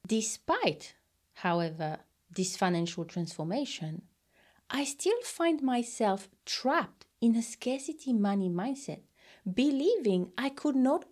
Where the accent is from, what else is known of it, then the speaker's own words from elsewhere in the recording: French Polynesia; And I come from Tahiti, a small island where it's always warm.